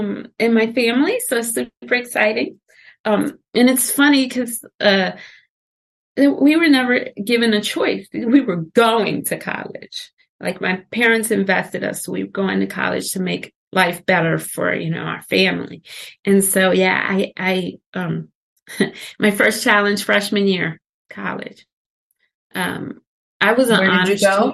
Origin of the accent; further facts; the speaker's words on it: Washington, District of Columbia, United States; So I was very fortunate because I grew up in Washington, D.C.